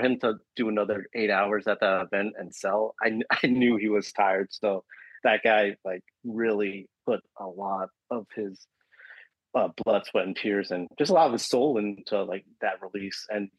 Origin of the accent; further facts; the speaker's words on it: California, United States; I spent the night at his place because I'm from the Bay, so you know, I crashed at his place.